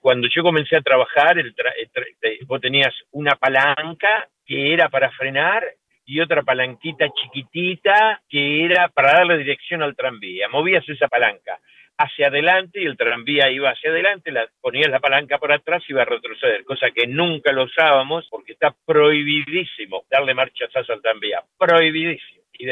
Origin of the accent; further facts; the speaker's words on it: Buenos Aires, Argentina; me acordaba cuando mi mamá me llevaba, que yo era chiquito, en Capital Federal, en Buenos Aires, me llevaba los tranvías. Y no sé por qué, somos latinos